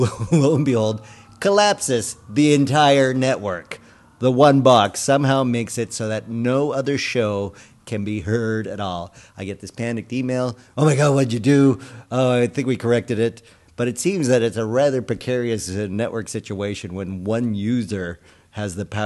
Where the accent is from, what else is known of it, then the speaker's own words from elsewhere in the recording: Canada; I'm simply being polite, as a Canadian